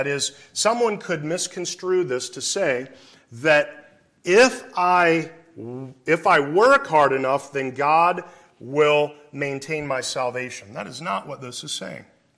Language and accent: English; Iowa, United States; I grew up in Iowa, so we didn't have any 5A anywhere in the state. 4A is as high as it gets in Iowa.